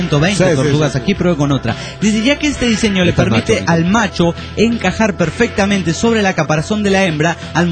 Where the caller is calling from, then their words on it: Guatemala; de Guatemala.